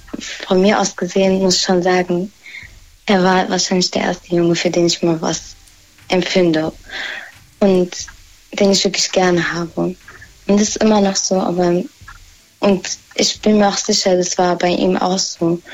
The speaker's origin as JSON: {"language": "German", "town": "Mainz", "region": "Rhineland-Palatinate", "country": "Germany", "said": "Ich komme aus Mainz."}